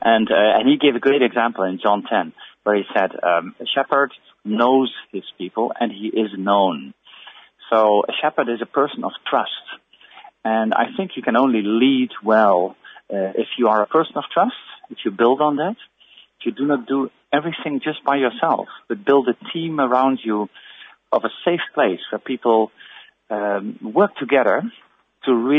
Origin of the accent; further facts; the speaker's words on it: Netherlands; Well, I'm from Holland. I'm a Catholic